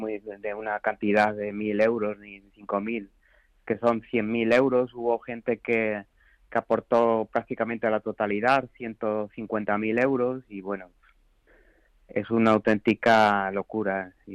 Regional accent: Badajoz, Extremadura, Spain; moved away as an adult; now in Madrid, Spain; yo soy de Badajoz y me fui a trabajar a Madrid a buscar la vida.

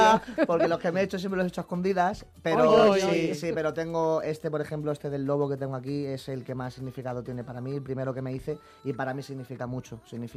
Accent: Getafe, Community of Madrid, Spain; Soy de Getafe.

